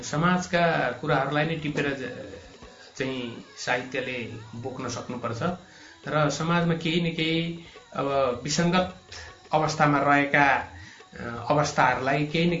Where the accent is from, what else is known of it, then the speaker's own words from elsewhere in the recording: Biratnagar, Koshi Province, Nepal; मेरो घर चाहिँ विराटनगर हो, वार्ड नम्बर 3